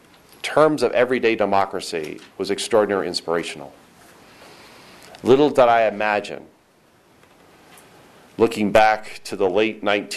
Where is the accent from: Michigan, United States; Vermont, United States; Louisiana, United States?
Vermont, United States; when I was growing up in Vermont, one of the highlights of the year was the Vermont town meeting.